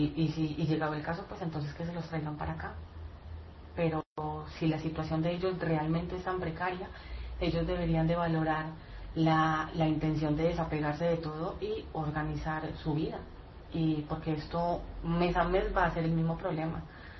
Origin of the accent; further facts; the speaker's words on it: Colombia; como colombiana, conozco la situación de Venezuela de primera mano. De hecho, en mi ciudad han llegado una cantidad de venezolanos pidiendo ayuda.